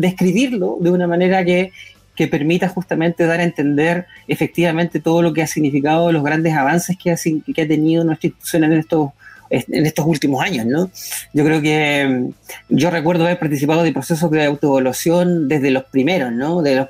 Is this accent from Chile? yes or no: yes; Llanquihue, Los Lagos, Chile; al sur, desde el cual soy originario, soy de Llanquihue